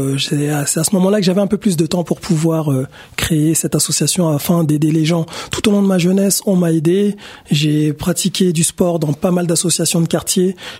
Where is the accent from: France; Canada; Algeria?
France; Garges-lès-Gonesse, Île-de-France; Je viens du quartier de la Muette à Garges-lès-Gonesse, classé actuellement en QPV, quartier prioritaire de la ville. Donc aujourd'hui, en grandissant, on a pu bénéficier d'énormément d'aide.